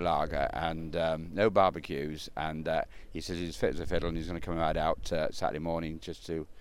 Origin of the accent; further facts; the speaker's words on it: York, Yorkshire and the Humber, United Kingdom; Yeah, you know, and obviously we're from York, and, you know, it would mean a great deal to us all if he won.